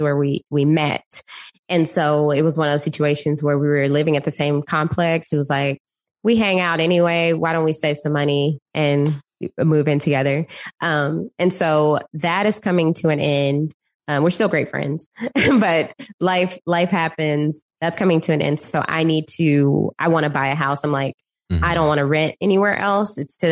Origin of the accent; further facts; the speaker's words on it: Dallas, Texas, United States; now in Houston, United States; No, I'm originally from Dallas. So born and raised in Dallas. And then went to Austin for college and then came to Houston.